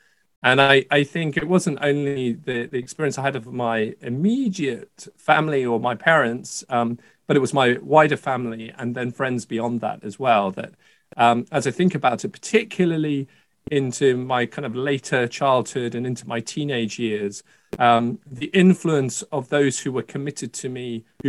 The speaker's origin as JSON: {"language": "English", "region": "Scotland", "country": "United Kingdom", "tie": "born there", "said": "I was born into a Christian family. I was born in Scotland and born to parents who were serious about their Christian faith."}